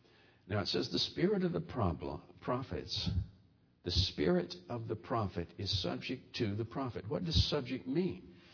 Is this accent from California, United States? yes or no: no; Mobile, Alabama, United States; I grew up in Mobile, Alabama. Mobile, Alabama has a lot of rainfall.